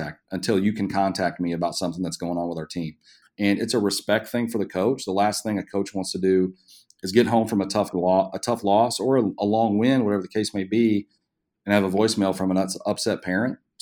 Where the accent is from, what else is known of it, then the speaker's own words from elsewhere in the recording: Oklahoma, United States; Heck, Pete, I grew up in Central Oklahoma, cornfields, and you grew up in Chicago.